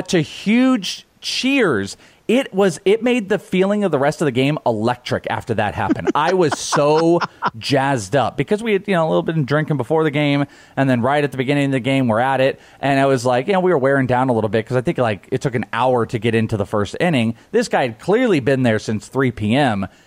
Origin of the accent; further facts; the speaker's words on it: Wales, United Kingdom; I'm Welsh.